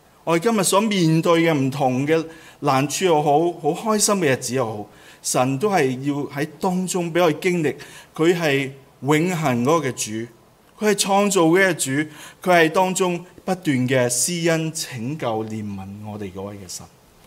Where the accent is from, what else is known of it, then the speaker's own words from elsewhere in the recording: New Jersey, United States; 感恩我在这里长大，在这里洗礼